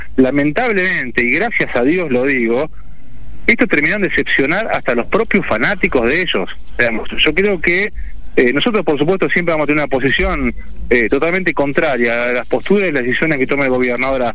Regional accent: Ascensión, Buenos Aires Province, Argentina; yo soy de Ascensión, un pueblo chiquito de 5.000 habitantes al noroeste de la provincia de Buenos Aires, partido de Arenales. Para los que no se ubican, digamos, es, estoy de la ciudad de Junín a 50 kilómetros.

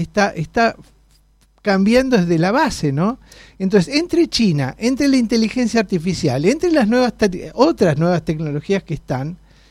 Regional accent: Argentina; A nosotros como ciudadanos argentinos no nos importa quién gane una elección u otra

